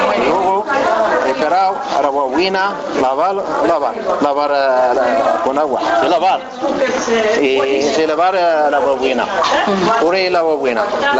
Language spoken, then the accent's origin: Spanish; Morocco; Spanish is a second language; moved away as an adult; now in Spain; Yo vine de Marruecos sin estudiar.